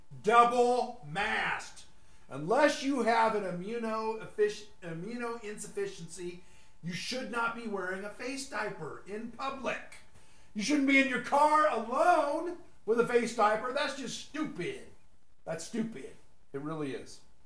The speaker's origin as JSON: {"language": "English", "town": "Arcadia", "region": "California", "country": "United States", "tie": "born or raised there", "said": "I grew up in Arcadia and Temple City, and I used to spend time in San Gabriel, Alhambra, Rosemead, you know, all around the San Gabriel Valley."}